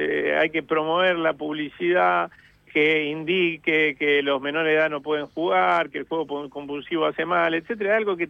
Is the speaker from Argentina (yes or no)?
yes; Rosario, Santa Fe, Argentina; puedo decir que yo soy rosarino.